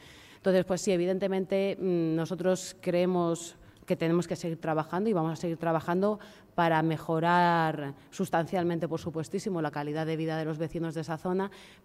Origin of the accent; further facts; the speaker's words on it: Region of Murcia, Spain; now in Tres Cantos, Spain; O sea, yo soy murciana, vine aquí y he decidido mi proyecto de vida hacerlo aquí en Tres Cantos